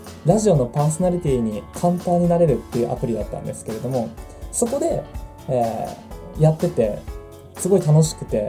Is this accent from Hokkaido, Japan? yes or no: yes; Hokkaido, Japan; 北海道生まれ、北海道育ちの … 北海道住みの24歳の男の子です。